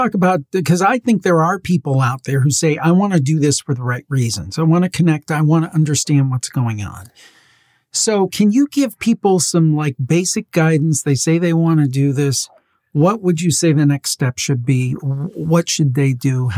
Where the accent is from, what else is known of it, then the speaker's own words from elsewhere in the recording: Cleveland, Ohio, United States; By the time this is out, you will have hit my hometown, Cleveland.